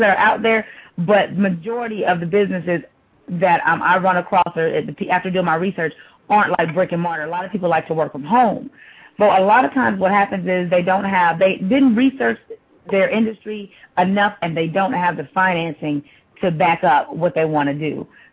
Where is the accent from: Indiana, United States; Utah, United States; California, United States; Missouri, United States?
California, United States; now in Georgia, United States; I'm from California. I'm a Cali girl all day. Been in Georgia for the last couple of years